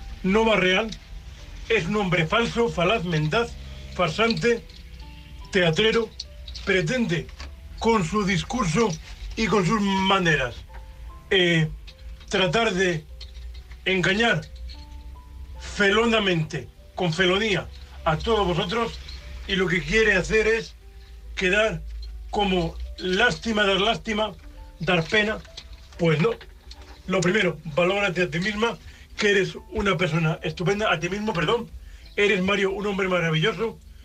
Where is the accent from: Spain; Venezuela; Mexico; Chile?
Spain; Murcia, Region of Murcia; de Murcia, un hombre invidente.